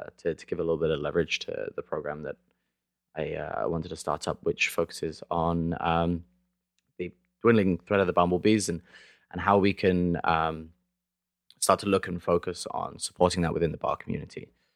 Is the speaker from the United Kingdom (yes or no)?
yes; Brighton, South East England, United Kingdom; South Coast, Brighton.